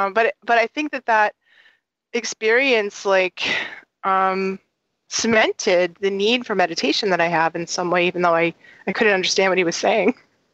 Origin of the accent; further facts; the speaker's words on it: Massachusetts, United States; my parents were hippies, and I grew up outside Boston